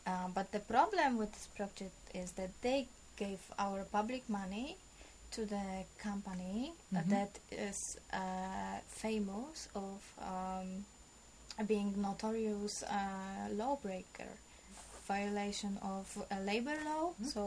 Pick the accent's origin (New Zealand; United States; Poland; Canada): Poland; English is a second language; I came from Poland, and I represent Polish Green Network.